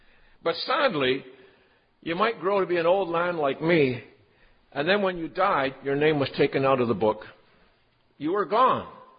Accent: Dominican Republic; I come from the Dominican Republic on the island of Hispaniola.

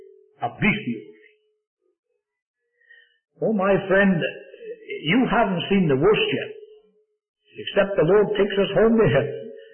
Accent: Scotland, United Kingdom; now in United States; I am a foreigner to your country. I come from Scotland.

